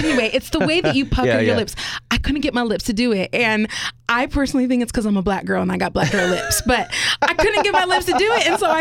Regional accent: Sacramento, California, United States; now in Nashville, United States; Yeah, born and raised in Sacramento. It was called Citrus Heights and was there my entire life until I moved to Nashville to go to college.

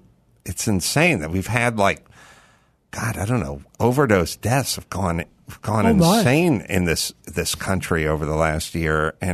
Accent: Los Angeles, California, United States; born there; I was born in North Hollywood, so there was no burden.

